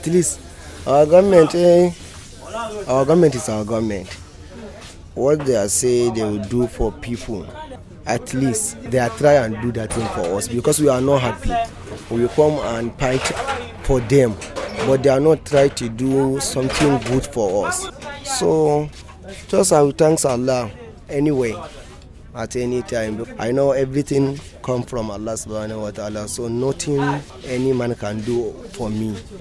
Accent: Borno, Nigeria; I came from Borno State.

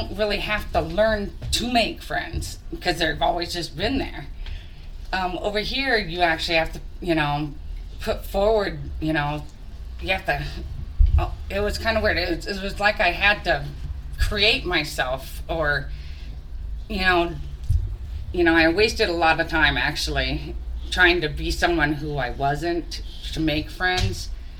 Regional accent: Catalina Island, California, United States; now in Long Beach, United States; I was born in Catalina Island. I recently, 2007, I moved off the island to Long Beach. And it was a big, big, huge change for me.

